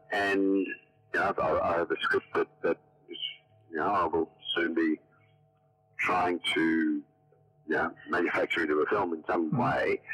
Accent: Australia; also born or lived in Netherlands; I feel perfectly 100% Australian.

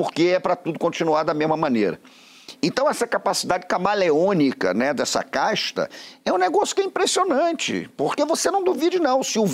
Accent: Rio de Janeiro, Brazil; Porque eu cresci no Maracanã, que quando acendia um balão, a gente ficava observando.

